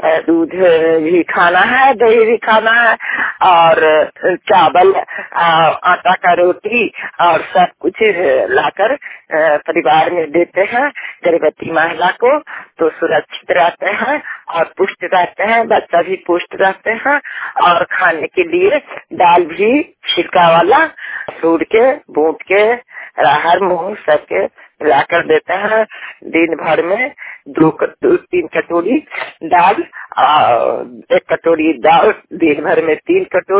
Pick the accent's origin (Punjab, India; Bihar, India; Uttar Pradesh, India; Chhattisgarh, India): Bihar, India; Hilsa; छोटकी भोसी घर है, थाना हिलसा है, जिला नालंदा है, जिला नालंदा के निवासी हूँ।